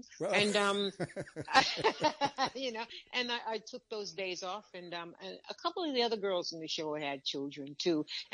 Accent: Boston, Massachusetts, United States; born there; I was born in Boston, but my parents were born in Kingston, Jamaica. Well, I should say, okay. Westmoreland, Jamaica.

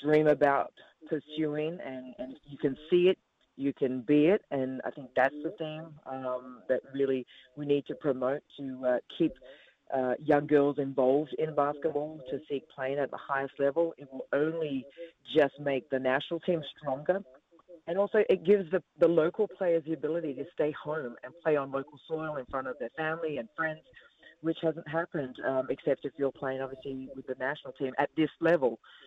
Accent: Australia; now in New Zealand; I'm from Australia

